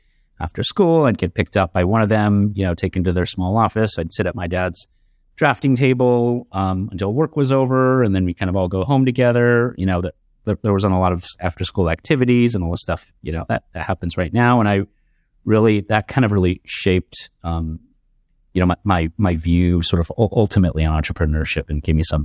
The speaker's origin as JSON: {"language": "English", "region": "California", "country": "United States", "tie": "born or raised there", "said": "growing up in Southern California, my we like clean cars, and so we'd wash our cars a lot, and it was sort of a pastime."}